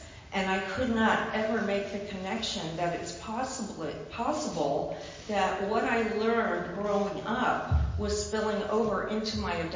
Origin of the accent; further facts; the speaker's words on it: San Pedro, California, United States; At that time, I'm from San Pedro, and we were living in an apartment building, and my dad had two brothers